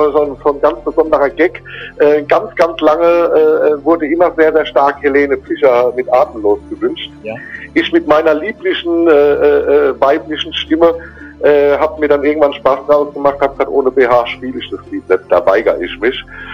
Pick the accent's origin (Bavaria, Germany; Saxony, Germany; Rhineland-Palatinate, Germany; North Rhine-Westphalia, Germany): Rhineland-Palatinate, Germany; wir sind ja aus der Pfalz, habe vorher Pfälzer Mundart gemacht.